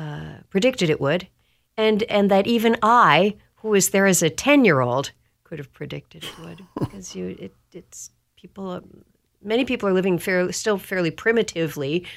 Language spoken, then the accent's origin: English; Estherville, Iowa, United States; born there; No, I was born in Estherville, Iowa.